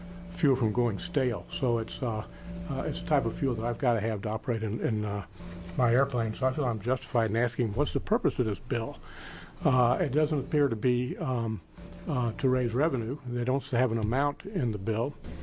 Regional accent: Canby, Oregon, United States; I'm an attorney from Canby, Oregon, and I live on a residential air park, Dietz Air Park in Clackamas County.

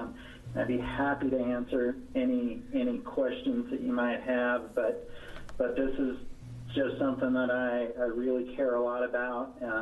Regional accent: Baker City, Oregon, United States; I'm from Baker City, Oregon

